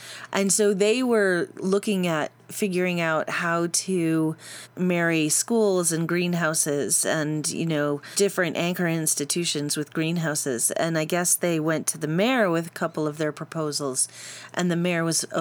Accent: Michigan, United States; Well, I grew up in Michigan and outside of Detroit

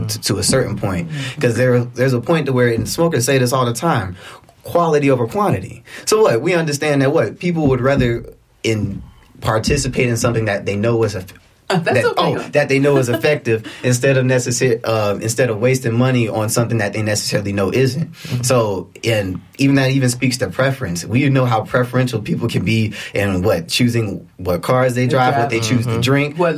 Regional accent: Detroit, Michigan, United States; I'm from Detroit, Michigan, so yes. It's already legalized up there.

